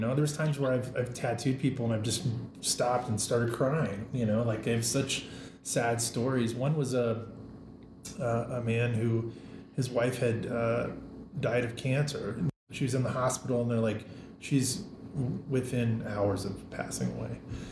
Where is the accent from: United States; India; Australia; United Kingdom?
United States; Iowa; I'm from Iowa, and to Des Moines, to the hospital there.